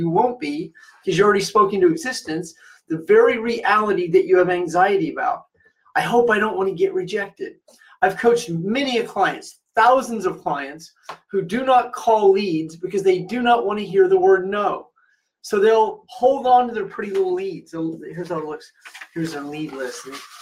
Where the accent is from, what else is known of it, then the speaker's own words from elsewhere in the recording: Midwest, United States; I'm originally from the Midwest.